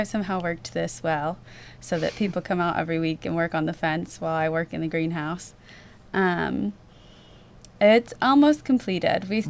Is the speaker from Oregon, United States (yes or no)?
yes; Astoria, Oregon, United States; also born or lived in Connecticut; I grew up in Astoria from age 8 on. And I left to go to college in Connecticut at Wesleyan University